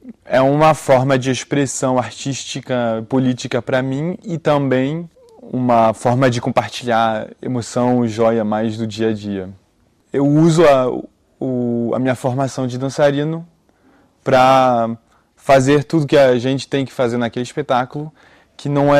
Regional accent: Brazil; now in France; Eu acho que, sendo brasileiro, a dança é parte da cultura, né?

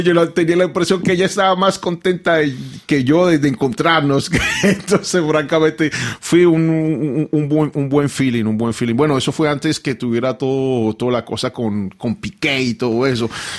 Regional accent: Colombia; born there; yo nací en Colombia, llevo Colombia en mis venas, en la sangre, pero también me siento francés, también me siento un poquito portugués, también me siento un poquito español.

